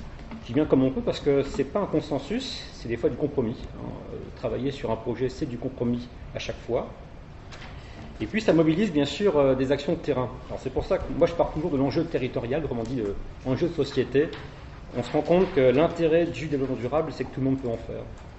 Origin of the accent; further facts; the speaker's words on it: Clermont-Ferrand, Auvergne-Rhône-Alpes, France; Moi, je viens de Clermont-Ferrand, je travaille sur un parc naturel régional.